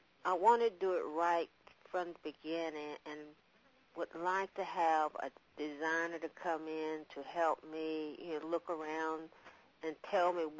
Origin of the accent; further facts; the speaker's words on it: Eden, North Carolina, United States; I'm from Eden, North Carolina.